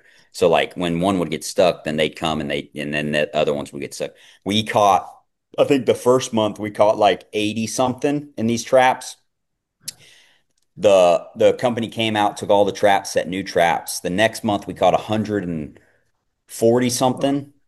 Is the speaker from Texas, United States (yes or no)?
yes; Texas, United States; And growing up in Texas, like we had tarantulas. We had big black widows. We had brown recluse spiders.